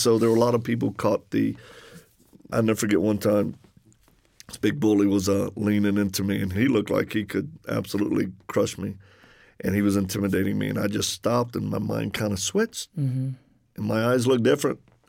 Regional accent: Louisiana, United States; accent: Cajun; I'm from Louisiana originally. So if people detect an accent, that's the Cajun one.

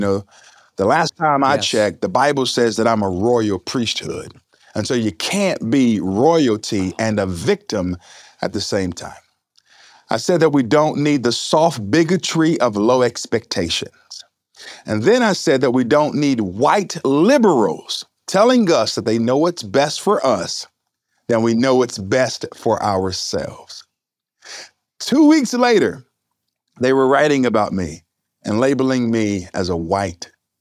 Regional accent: North Carolina, United States; Recently in Wake County, North Carolina, I spoke at our school board meeting here in my hometown.

